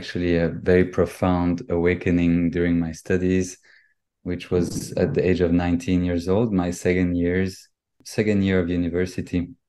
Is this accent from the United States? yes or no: no; Brussels, Belgium; English is a second language; I was born in Belgium, in Brussels. So French-speaking part of Belgium.